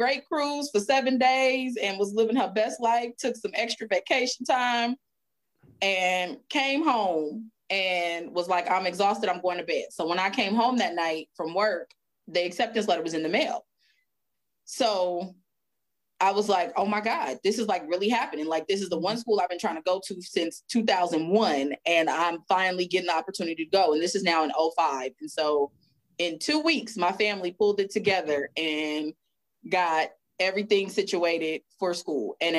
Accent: Oakland, California, United States; also born or lived in Richmond; coming from California, apparently lived a very sheltered life. So growing up in Oakland and Richmond, and here I go, I'm going to go to college in Alabama

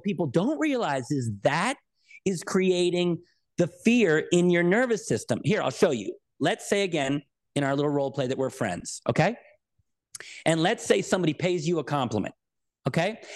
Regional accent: United States; Now, it is true that being an American, I know we have a sort of a cultural over-the-top optimism that that in other cultures is less.

